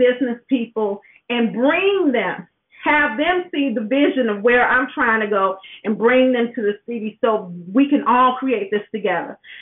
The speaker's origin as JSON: {"language": "English", "town": "Inglewood", "region": "California", "country": "United States", "said": "You know I'm from Inglewood."}